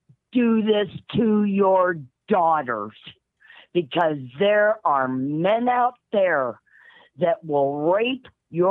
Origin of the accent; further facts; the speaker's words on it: Chicago, Illinois, United States; now in Missouri, United States; Yeah. But I was born and raised in Chicago.